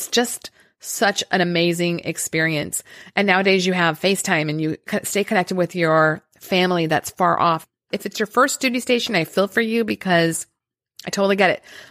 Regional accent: New Mexico, United States; also born or lived in Hawaii; I was raised in New Mexico near the mountains. It's a beautiful landscape where I grew up.

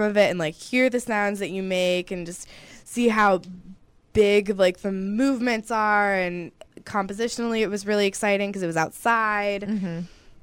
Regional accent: Midwest, United States; I'm from the Midwest, and so I went back, it was over the summer, I went back home, just like hiked out to a metro park.

